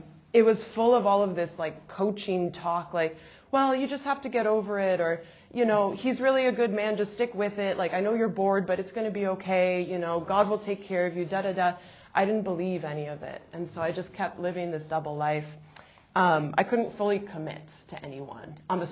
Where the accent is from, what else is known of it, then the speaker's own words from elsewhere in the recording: Midwest, United States; I was raised in the Midwest by a mom from Ecuador and a dad from rural Wisconsin, and I joke that the only thing they had in common was that they were both extremely Catholic. So I also grew up extremely Catholic.